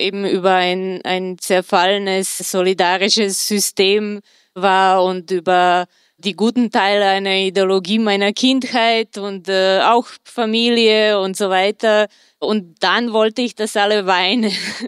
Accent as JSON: {"language": "German", "country": "Serbia", "said": "Ich komme auch aus Serbien ursprünglich oder Jugoslawien"}